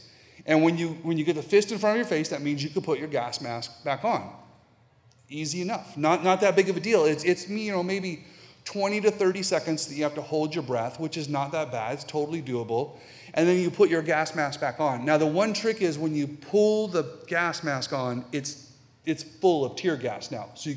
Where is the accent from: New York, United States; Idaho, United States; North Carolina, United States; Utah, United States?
Idaho, United States; Boise; And it's making me so different from my friends back in Boise. I grew up in Boise.